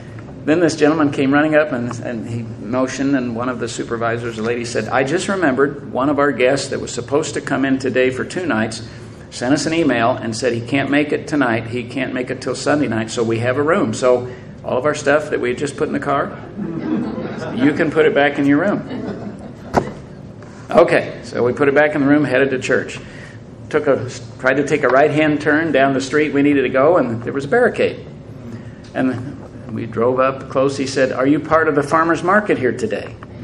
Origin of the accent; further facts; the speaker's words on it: Canada; You know, being Canadian, we'll jump in.